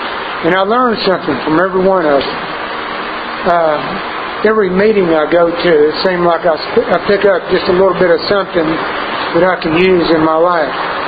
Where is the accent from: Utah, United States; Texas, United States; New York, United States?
Texas, United States; West; I grew up in West. I guess a lot of you maybe know where West is.